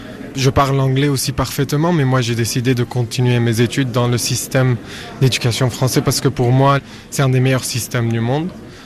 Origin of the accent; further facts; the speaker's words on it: Jerusalem, Jerusalem District, Israel; moved away as an adult; also born or lived in Lille; now in Armenia; j'ai 21 ans, je suis arménien de Jérusalem. J'ai été au lycée français de Jérusalem pendant toutes mes années scolaires. Et puis je suis allé à Lille pour étudier, pour continuer. Je suis aussi français